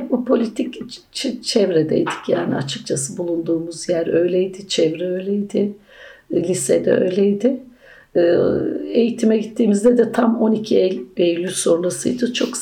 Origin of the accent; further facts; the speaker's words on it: İzmir, Turkey; Dersim kökenli. Doğma büyüme İzmir.